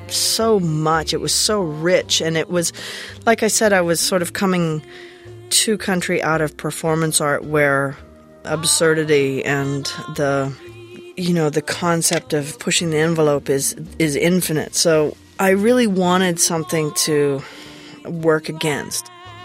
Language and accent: English; Alberta, Canada; Yeah, I was as open as I could be.